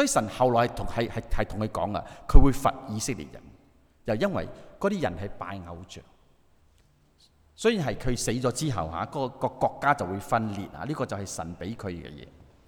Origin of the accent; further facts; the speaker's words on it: China; 因为当时他要同人好像我们中国人那样将公主嫁回邦，就是要议和